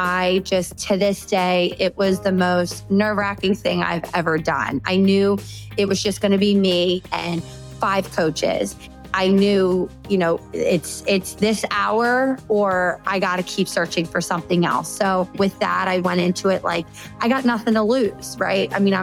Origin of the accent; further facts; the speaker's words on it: Philadelphia, Pennsylvania, United States; I am from Philadelphia. I grew up in the same neighborhood as 16 first cousins, and we all played basketball.